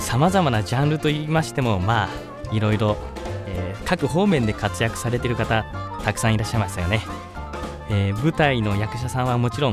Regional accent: Kawasaki, Kanagawa, Japan; 、現在29歳、男、独身。生まれも育ちも神奈川県川崎市。これは変わりませんね。もうずっとこの川崎市で住んで、育っています。

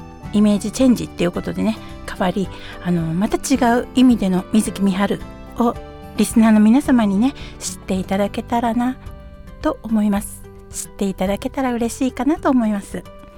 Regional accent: Setagaya, Tokyo, Japan; 世田谷区ね、大原っていうところの出身なんですけれど

